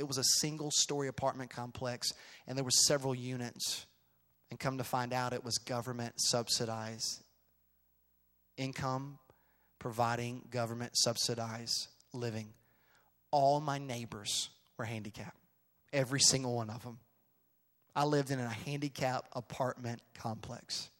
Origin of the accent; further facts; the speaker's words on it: Orlando, Florida, United States; also born or lived in Charlotte; When I was in the third grade, we moved to Orlando, Florida from North Carolina. I was born in Charlotte, and then was raised in Orlando.